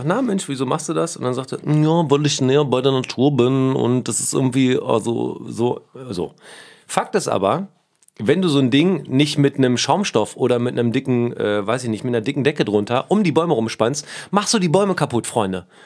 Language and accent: German; Lower Saxony, Germany; ich komme jetzt aus der Mitte von Niedersachsen